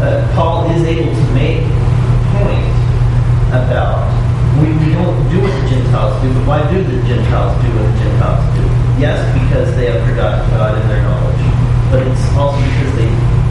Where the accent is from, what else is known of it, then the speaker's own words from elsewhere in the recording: Texas, United States; I live in Texas. I was born and raised in Texas. I don't see me living anywhere else, because Texas is a great place.